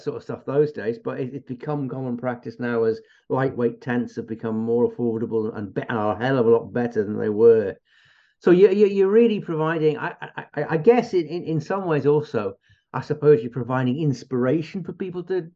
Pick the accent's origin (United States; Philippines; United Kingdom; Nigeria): United Kingdom; North West England; we came from Merseyside, and I had never seen country like that before.